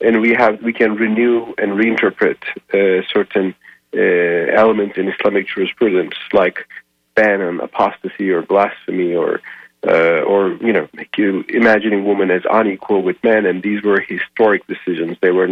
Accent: Turkey; English is a second language; also born or lived in Ankara / Istanbul; now in United States; I'm Turkish. I'm from Turkey. I was born in Ankara. I spent most of my life in Istanbul, however, and I used to be a newspaper columnist in Istanbul for more than a decade, and an author of several books in the Turkish language as well.

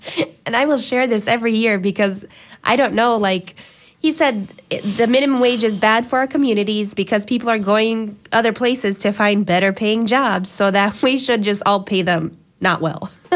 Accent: Bosnia & Herzegovina; now in United States; I tried to leave America, and I wanted to go home because I'm from Bosnia.

